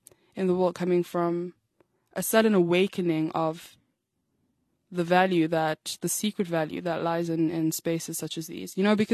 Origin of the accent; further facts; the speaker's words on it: South Africa; I am a South African.